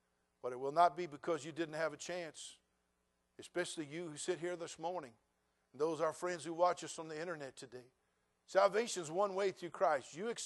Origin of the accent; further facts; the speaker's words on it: United States; I respect their right to believe what they believe. I'm an American.